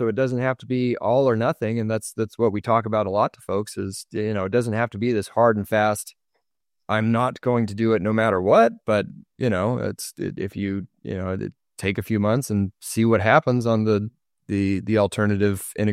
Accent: Washington, United States; moved away as an adult; now in Utah, United States; my wife just looked at me in the car and said, should we move to Utah? We grew up in the Washington state.

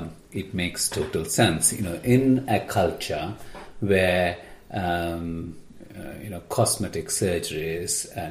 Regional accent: India; You know, I grew up in India, and of course, you know, I haven't seen a lot of the elderly

